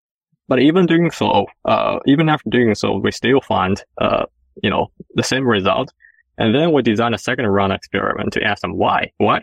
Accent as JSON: {"language": "English", "region": "Shanghai", "country": "China", "tie": "born or raised there", "moved": "as an adult", "lives_now": "United States", "said": "I grew up in Shanghai and went to University of Illinois, but I never graduated."}